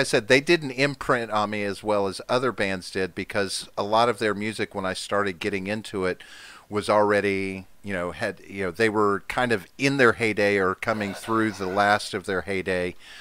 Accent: Oklahoma, United States; where I grew up in Oklahoma, you know, we were 30 minutes from a town. We were like completely rural, farm country.

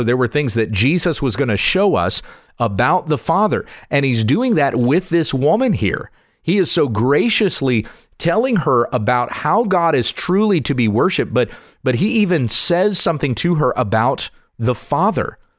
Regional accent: the South, United States; Yeah, I grew up in the South. I grew up being taught to say yes, sir, and yes, ma'am.

